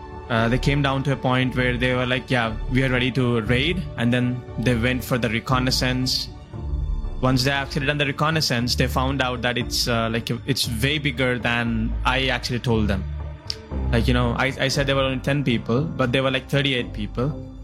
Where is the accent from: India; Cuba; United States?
India; I thought maybe me being an Indian, maybe people will start watching me because someone from their own country is trying to fight these scammers.